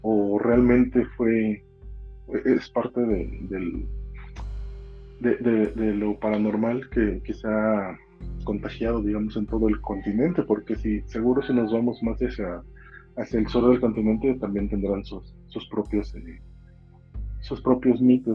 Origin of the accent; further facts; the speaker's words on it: Veracruz, Mexico; yo soy del estado de Veracruz.